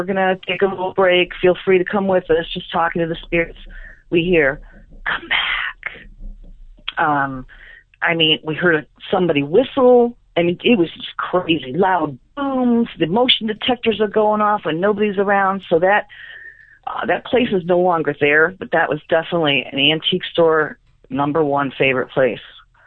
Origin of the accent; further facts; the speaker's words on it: California, United States; I grew up in California, and we took a road trip to various ghost towns.